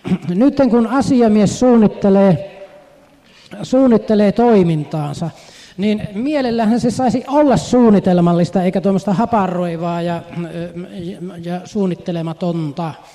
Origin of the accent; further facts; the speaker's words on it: Lappeenranta, South Karelia, Finland; te olette todella pohjalaisia ja meidän karjalaisten pitää hävetä. Siis meillä Lappeenrannassa, kun oli vastaava tilaisuus nyt viikko sitten